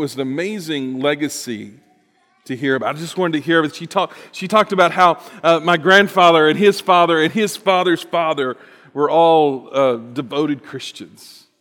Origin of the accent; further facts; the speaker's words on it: Texas, United States; I grew up in South Texas.